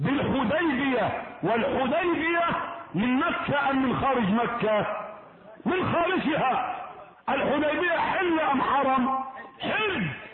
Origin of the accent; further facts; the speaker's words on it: Sharqia Governorate, Egypt; وعندنا في الشرقية شجرة الناس بترحل اليها